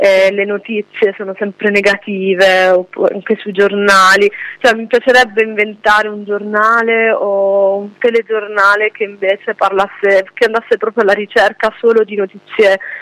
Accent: Turin, Piedmont, Italy; also born or lived in Apulia; Io poi sono nata a Torino, quindi ho vissuto parte della mia vita da piemontese, poi ho vissuto un'emigrazione al contrario, perché i miei genitori erano entrambi della provincia, di un paesino della provincia di Bari, quindi poi ho dovuto adattarmi da adolescente in un contesto completamente diverso.

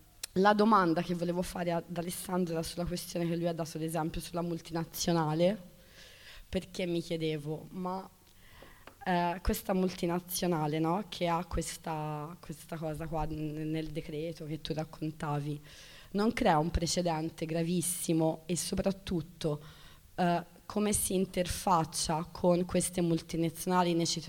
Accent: Florence, Tuscany, Italy; Io più o meno vengo da Firenze

